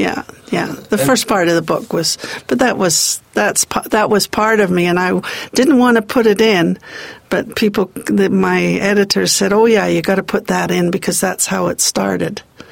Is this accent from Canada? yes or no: yes; Banff, Alberta, Canada; I'm from Banff, and everybody knows my kids, so they know